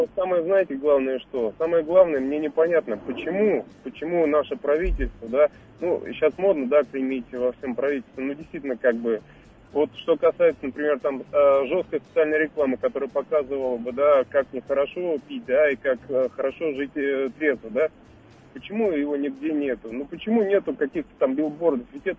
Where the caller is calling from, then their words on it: Dmitrov, Moscow Oblast, Russia; Я звоню из Подмосковья, из Дмитрова.